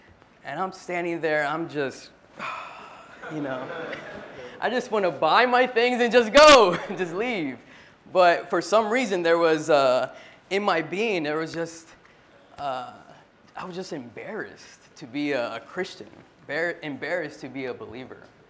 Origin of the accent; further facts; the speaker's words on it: Florida, United States; also born or lived in Long Beach; now in Boston, United States; I was born in born in Long Beach, California, raised in Florida, and now I live in Boston, and I serve full-time in Boston.